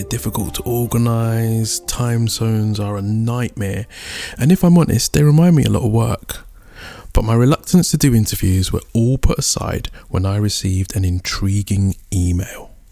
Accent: United Kingdom; We are both of African descent, but raised in the UK. I'm Nigerian and she is Ghanaian.

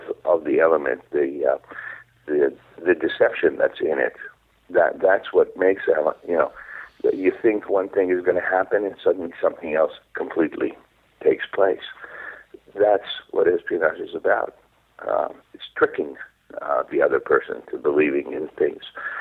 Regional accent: Israel; first language Hebrew; English is a second language; Ever since I was a kid, I wrote in Hebrew. I wrote, that was my main language when mm-hmm. I growing up in Israel.

